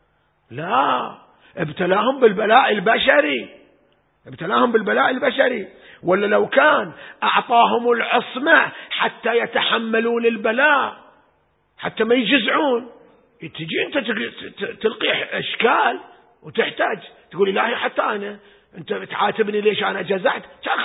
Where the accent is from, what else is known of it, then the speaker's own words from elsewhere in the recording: Al-Ahsa, Eastern Province, Saudi Arabia; حتى عندنا مثل الشيبة يقولها عندنا في الأحساء